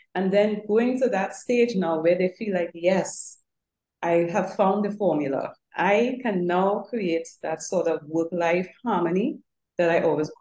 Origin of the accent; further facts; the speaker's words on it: Trinidad & Tobago; We went to Israel, very far from the Caribbean, because I'm from Trinidad and Tobago.